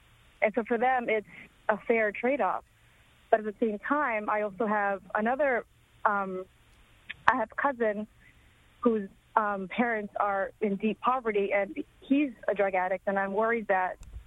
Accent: Central Visayas, Philippines; I was born and raised in Cebu, which is the central region of the Philippines.

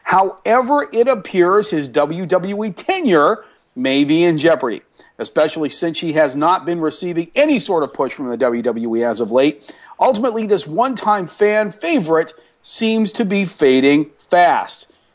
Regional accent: Gibsons, British Columbia, Canada; We are running the tour in my hometown. Tonight, Gibson's, British Columbia, home of the Beachcombers

